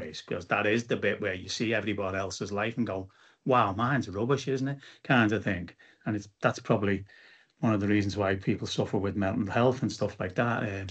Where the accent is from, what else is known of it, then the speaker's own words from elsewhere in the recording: Bootle, North West England, United Kingdom; I left school in 83, so it was like late 60s, 70s, 80s, growing up in Bootle in a two up, two down terraced house in a, you know, a little compact street.